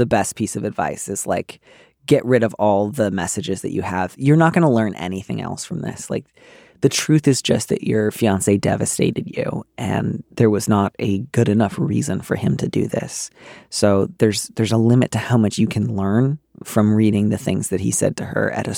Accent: Midwest, United States; I grew up in the Midwest, so like we did have central air

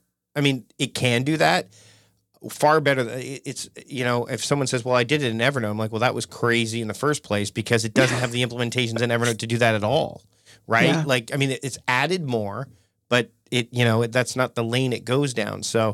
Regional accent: Canada; but when we're speaking Canadian, we don't drop A's at the end of our sentences.

